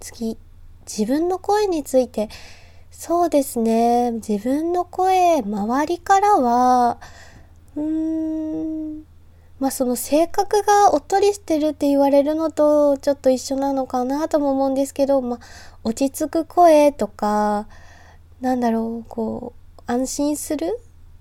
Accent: Saitama, Japan; はい、出身地は埼玉県で新人声優です。

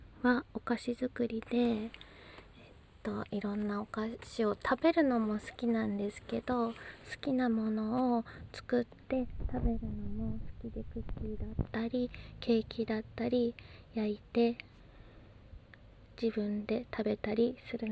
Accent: Miyagi, Japan; 出身地は宮城県です。

